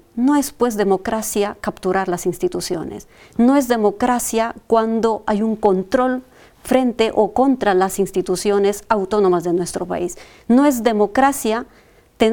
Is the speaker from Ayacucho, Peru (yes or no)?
yes; Cayara, Ayacucho, Peru; Mi pueblo ha sido afectado por ambos grupo, por el grupo subversivo y también por las fuerzas del orden. ¿Cómo nos pueden decir a los callarinos que eso no existió?